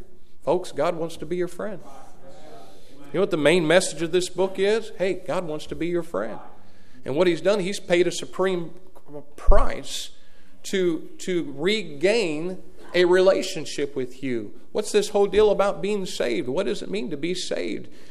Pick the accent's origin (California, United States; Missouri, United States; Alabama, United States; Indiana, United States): Indiana, United States; And okay, we're all from Indiana, okay?